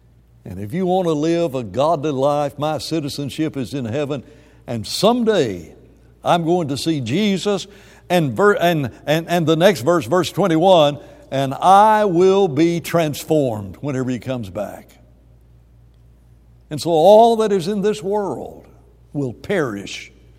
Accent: United States; being a missionary and being an American in a foreign land.

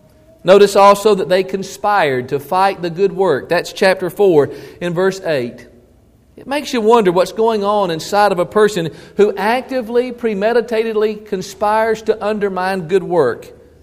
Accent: Georgia, United States; But I grew up in Georgia in the place they called south of the gnat line.

